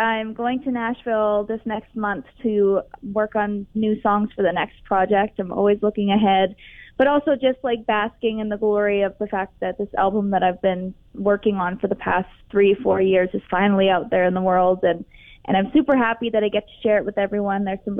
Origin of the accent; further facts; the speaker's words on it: Lloydminster, Canada; And I filmed this one in Lloydminster, my hometown, with my band